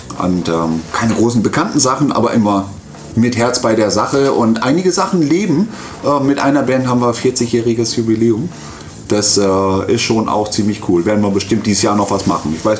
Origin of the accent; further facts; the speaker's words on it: Northern Germany, Germany; Vielleicht hört man es an der Sprache. Bin eigentlich aus dem Norden Deutschlands